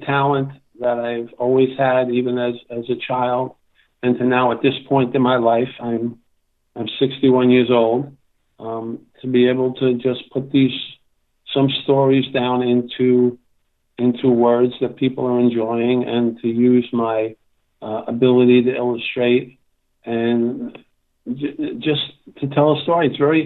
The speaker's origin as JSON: {"language": "English", "town": "Queens", "region": "New York", "country": "United States", "tie": "born or raised there", "said": "I was born and raised in Queens and moved out here as when I was about 18 or 19 years old as a freshman at St. John's."}